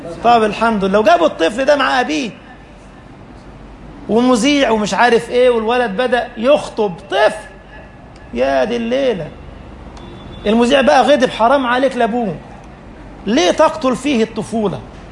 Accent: Egypt; وقسمونا احنا بقى، احنا مصريين ودول سعوديين ودول جزائريين ودول مغاربة

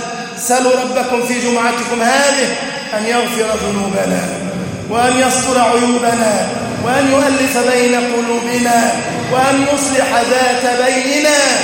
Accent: Egypt; اجعل بلدنا مصر أمنا أمانا

